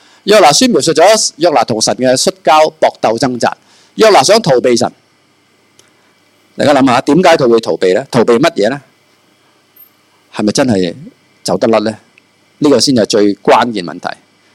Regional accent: China; 我哋中国人说话咧

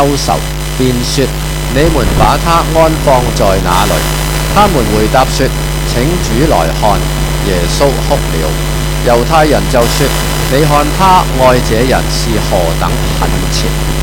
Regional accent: Hong Kong; 會有一句我哋香港人中意講嘅説話

